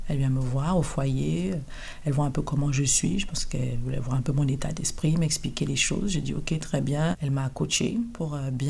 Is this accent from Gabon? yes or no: yes; Libreville, Estuaire, Gabon; moved away; Je suis gabonaise de base. Je suis jeune de Libreville, précisément. Donc, je suis arrivée ici il y a 5 ans pour des problèmes de santé.